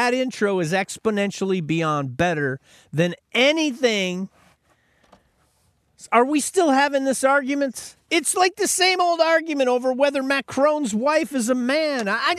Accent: Buffalo, New York, United States; because I'm from Buffalo. There you go. That's how we say it.

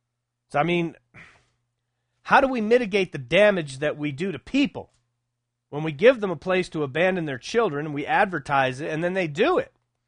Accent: Texas, United States; I grew up in West Texas around all kinds of Mexican kids, and very few of their parents were divorced.

